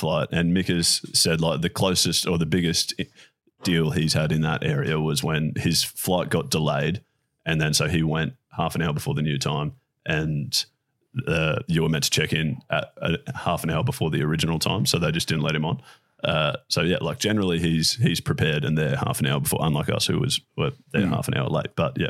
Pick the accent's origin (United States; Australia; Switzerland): Australia; Brisbane, Queensland; oh, yeah, no, we're from Brisbane. Like, we're just down for the weekend.